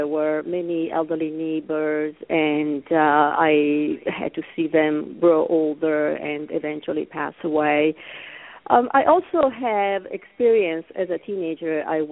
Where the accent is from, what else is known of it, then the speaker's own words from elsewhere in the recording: Italy; I was a nurse in Italy. That's where I'm from. You were wondering about my accent. I'm from Italy.